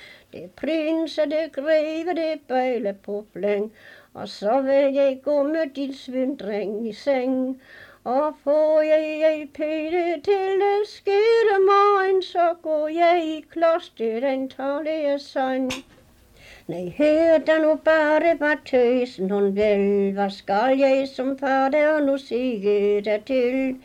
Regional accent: Ullerupmark, Region of Southern Denmark, Denmark; Jeg er fra Ullerupmark.

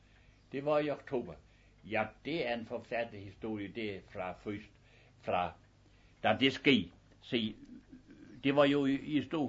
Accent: Aabenraa, Region of Southern Denmark, Denmark; Jeg sagde, jeg er op fra Nord-Slesvig.

